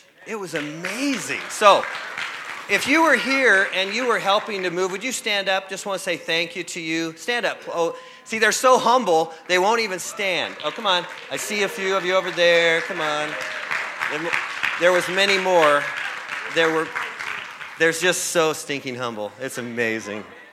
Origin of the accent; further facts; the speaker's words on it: Lebanon, Oregon, United States; I grew up in the Lord in that church. I lived in that town all my life up until we moved up here, and Keith was my pastor.